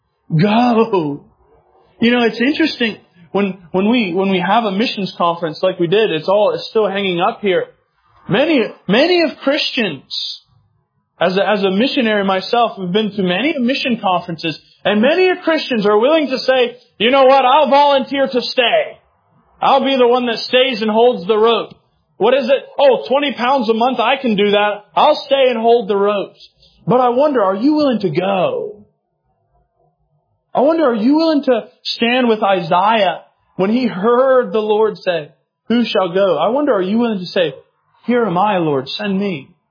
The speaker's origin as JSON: {"language": "English", "country": "United States", "said": "I'm an American, so I'm a mutt."}